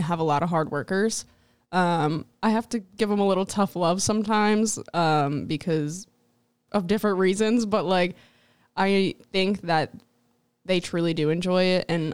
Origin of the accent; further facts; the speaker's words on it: Philadelphia, Pennsylvania, United States; I'm from Philadelphia.